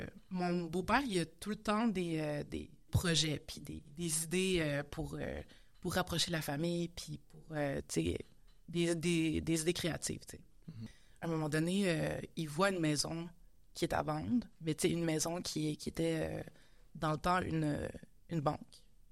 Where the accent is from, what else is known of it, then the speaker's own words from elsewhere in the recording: Sainte-Julienne, Quebec, Canada; Je viens pas de Montréal, je viens de Sainte-Julienne.